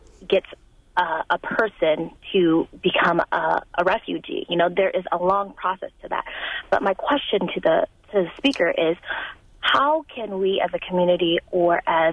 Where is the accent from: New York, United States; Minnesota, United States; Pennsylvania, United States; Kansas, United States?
Minnesota, United States; St. Paul; So I grew up in the Twin Cities, St. Paul, Minnesota.